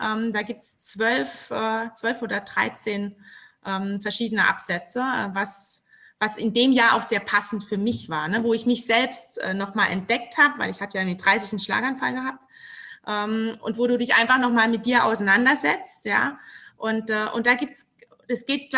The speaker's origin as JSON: {"language": "German", "region": "Rhineland-Palatinate", "country": "Germany", "said": "wir sind ja Pfälzer."}